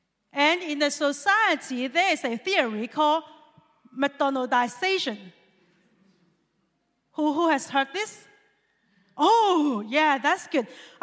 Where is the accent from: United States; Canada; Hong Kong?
Hong Kong; English is a second language; moved away; Hi. I'm from Hong Kong, and I have been here for around 1 year. So that if my English is not very good, please be patient and listen.